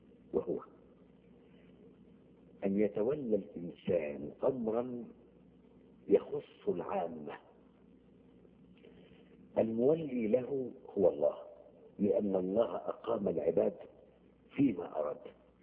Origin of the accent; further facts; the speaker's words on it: Aswan, Aswan Governorate, Egypt; born there; انا من مواليد اسوان